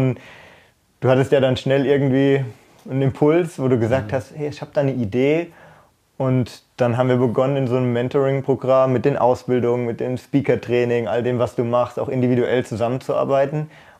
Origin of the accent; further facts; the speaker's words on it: Germany; ich habe gedacht, ey, ich bin gut, ich komme aus Deutschland.